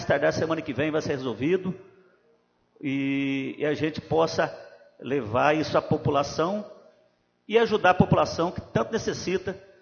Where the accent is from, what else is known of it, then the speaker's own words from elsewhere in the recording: Alfenas, Minas Gerais, Brazil; eu que nasci em Alfenas aqui, sou criado em Alfenas